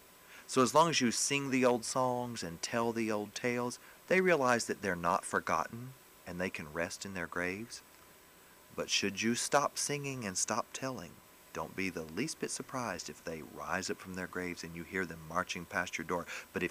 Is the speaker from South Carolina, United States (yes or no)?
yes; Summerville, South Carolina, United States; I'm always telling stories in Somerville, my hometown, which is birthplace of sweet tea.